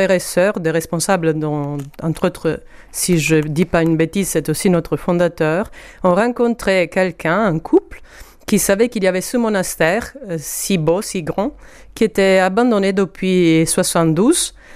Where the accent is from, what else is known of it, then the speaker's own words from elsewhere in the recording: Sicily, Italy; Oui, je viens d'Italie, je viens de Sicile, exactement.